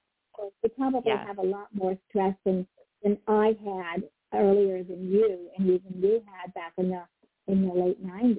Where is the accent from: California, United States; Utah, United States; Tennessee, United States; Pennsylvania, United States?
Pennsylvania, United States; Erie; I grew up in Erie, Pennsylvania. And what is that, maybe 20, 30, 40 miles away from you?